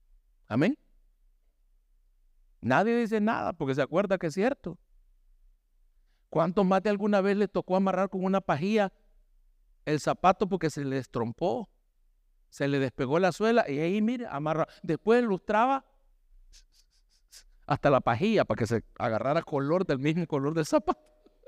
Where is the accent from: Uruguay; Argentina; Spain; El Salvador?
El Salvador; Entonces decimos, no, es que así somos los salvadoreños.